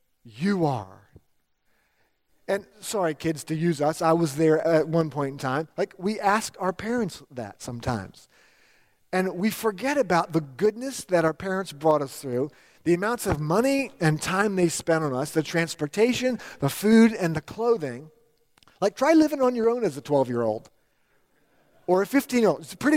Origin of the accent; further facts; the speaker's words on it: California, United States; wait a minute, we're from the East Bay.